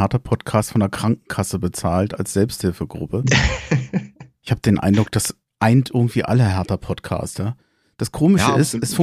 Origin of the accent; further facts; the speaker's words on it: Berlin, Germany; man kann es als Berliner sehr gut in Köln aushalten